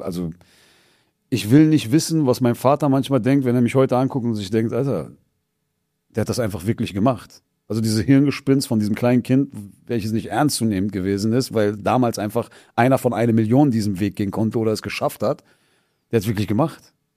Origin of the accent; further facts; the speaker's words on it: Essen, North Rhine-Westphalia, Germany; ich bin in Essen-Stehle aufgewachsen. Ich weiß jetzt nicht, ob das ein sozialer Brennpunkt ist. Das ist jetzt nicht unbedingt eins der Brennpunkte in Essen, aber ist auf jeden Fall auch keine allzu gute Gegend oder keine wohlhabende Gegend